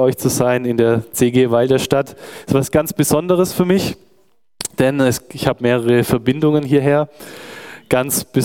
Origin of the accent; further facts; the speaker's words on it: Nürtingen, Baden-Württemberg, Germany; ich komme aus Nürtingen, wie Selina.